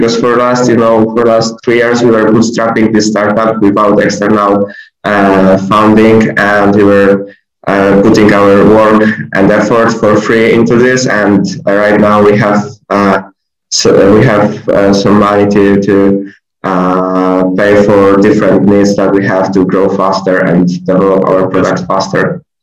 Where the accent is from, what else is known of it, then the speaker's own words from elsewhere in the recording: Wadowice, Lesser Poland, Poland; I'm originally not from Krakow. I'm originally from Wadowice town. So it's very small town. And for high school, I decided to go to the Krakow for high school.